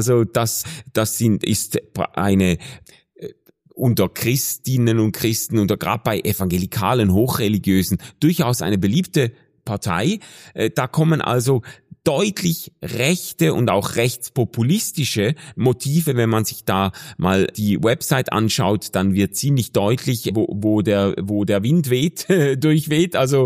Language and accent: German; Switzerland; zu dem ich jetzt als Schweizer quasi mit Blick über die Grenze wahrscheinlich mich nur vorsichtig äußern sollte.